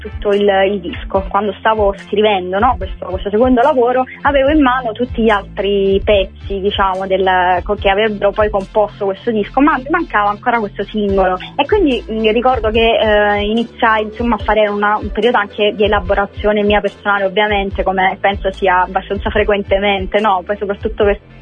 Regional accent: Salerno, Campania, Italy; born there; in questo momento sono di base comunque giù dove io sono nata, cioè a Salerno

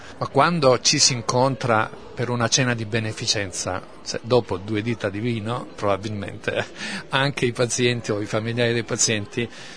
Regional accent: Apulia, Italy; born there; Io sono nato in provincia di Lecce, mia mamma era nata a Napoli, quindi insomma non è che sono uno straniero da queste parti

